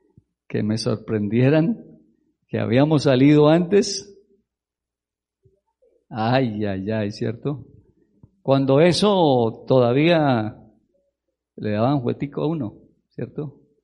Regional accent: Bucaramanga, Santander, Colombia; Yo vengo de la ciudad de Bucaramanga, en el departamento de Santander, estado de Santander, Colombia.

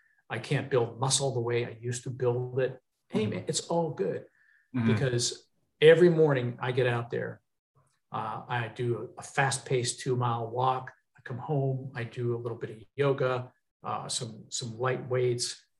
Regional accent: Pennsylvania, United States; I'm from Pennsylvania, steel town, you know, that thing was filmed in Philadelphia.

